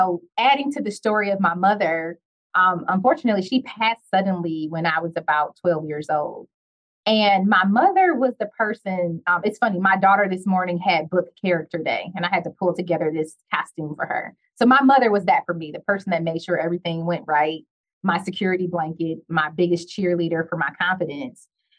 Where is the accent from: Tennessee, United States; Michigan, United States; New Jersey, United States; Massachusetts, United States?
Michigan, United States; Detroit; So I am the daughter of a teacher and a police officer. I'm from Detroit.